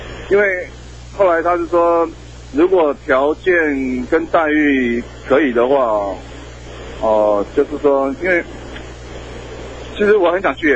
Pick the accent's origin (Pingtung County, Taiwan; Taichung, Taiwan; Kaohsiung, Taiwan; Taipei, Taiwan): Pingtung County, Taiwan; 因为我是屏东眷村长大的